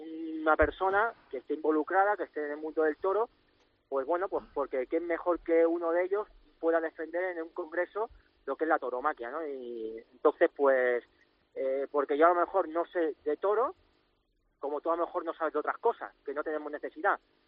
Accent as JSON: {"language": "Spanish", "town": "Barcelona", "region": "Catalonia", "country": "Spain", "said": "en mi tierra, ¿no? Porque me he presentado por Barcelona"}